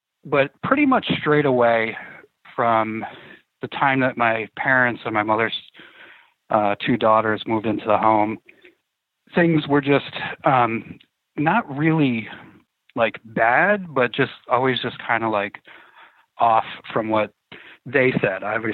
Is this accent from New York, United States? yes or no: yes; New York, United States; So the little town that I grew up in outside of Saratoga had a very rich history with the Quakers and Indians actually fighting each other.